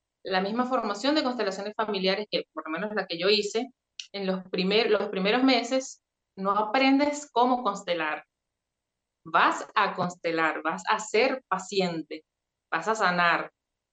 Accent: Venezuela; moved away as an adult; now in Argentina; yo primero quiero contarles que soy venezolana. Ahora mismo vivo en Argentina desde hace 4 años, pero conocí las constelaciones allá en Venezuela.

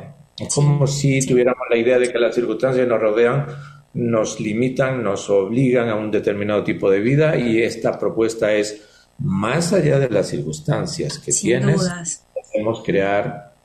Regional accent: Spain; moved away; Yo soy español, he vivido muchos años en diferentes países de Latinoamérica, entonces soy un mix de Latinoamérica y España

